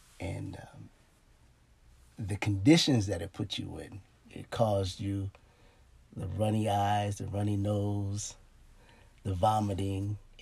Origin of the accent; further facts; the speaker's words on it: Jupiter, Florida, United States; I grew up in a small town. Well, at the time it was a small town called Jupiter, Florida.